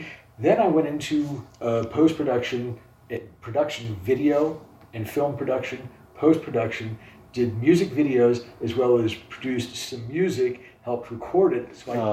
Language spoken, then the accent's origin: English; Columbus, Ohio, United States; now in Chicago, United States; Yes, I'm from Columbus, Ohio.